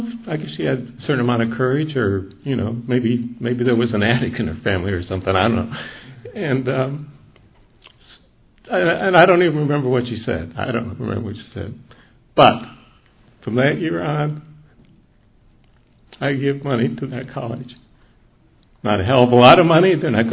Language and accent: English; Asheville, North Carolina, United States; And I'm from Asheville